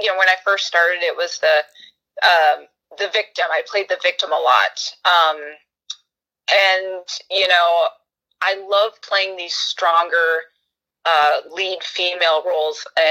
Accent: Minnesota, United States; now in Los Angeles, United States; growing up in Minnesota, because, you know, it snows like crazy there in the winter, and it was weird the first year being here in LA on winter.

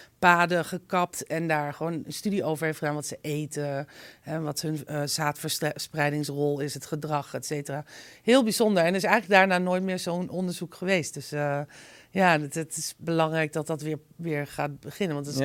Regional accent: Indonesia; also born or lived in Africa; ik ben in Afrika en Azië opgegroeid, Indonesië. En daarna heb ik 10 jaar in Marokko gewerkt.

